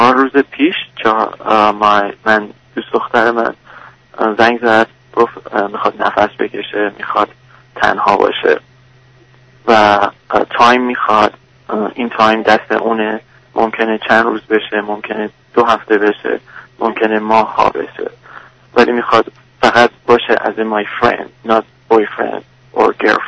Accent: Tehran, Tehran Province, Iran; من بچه تهرانم

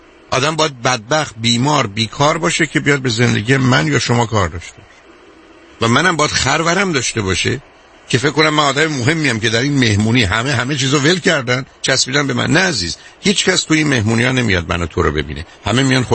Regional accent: Shiraz, Fars, Iran; moved away

